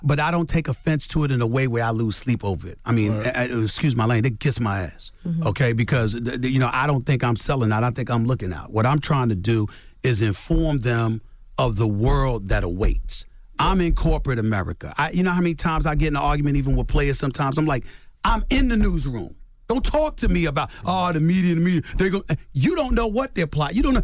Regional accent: Queens, New York, United States; I'm from Hollis, Queens, bro.

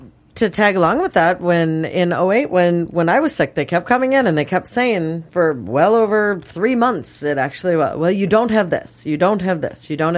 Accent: Minnesota, United States; Because when they found out I was from Minnesota, when was the last time you were there?

